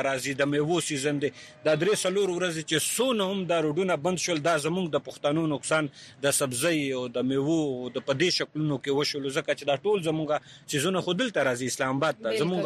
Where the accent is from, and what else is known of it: Khyber Pakhtunkhwa, Pakistan